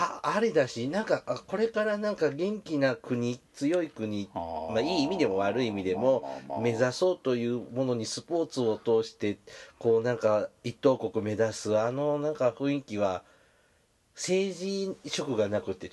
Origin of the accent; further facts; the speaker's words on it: Mie, Japan; あの僕の出身の三重県もロケ使われてましたね。